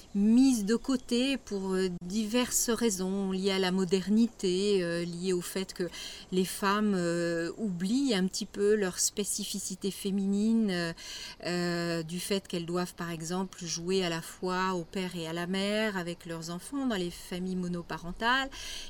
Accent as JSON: {"language": "French", "town": "Paris", "region": "Île-de-France", "country": "France", "said": "Parce qu'évidemment la nature est magnifique et que quand on vient de Paris, on a besoin de calme."}